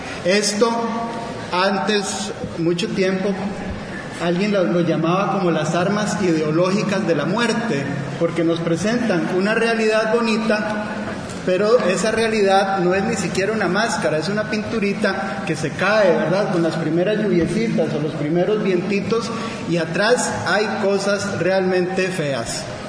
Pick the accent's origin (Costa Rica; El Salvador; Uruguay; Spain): Costa Rica; Y yo vengo de Costa Rica, que es un país que lo ha implementado ya desde hace más de 15 años.